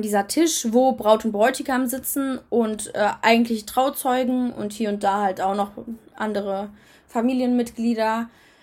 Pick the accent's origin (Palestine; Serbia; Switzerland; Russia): Serbia; German is a second language; Bei uns in Serbien ist natürlich auch viel Tradition, die mitgezogen wird und die wir machen müssen.